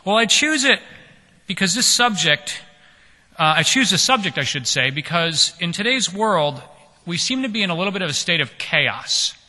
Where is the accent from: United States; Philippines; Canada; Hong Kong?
Hong Kong; In fact, in my hometown of Hong Kong